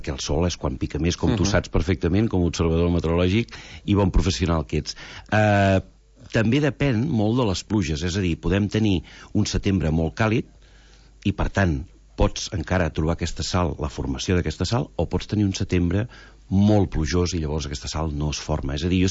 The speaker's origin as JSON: {"language": "Catalan", "town": "Girona", "region": "Catalonia", "country": "Spain", "said": "Jo sóc gironí, i bueno, he tingut la sort que tota la vida he anat a llançar, ja els avis hi tenien casa"}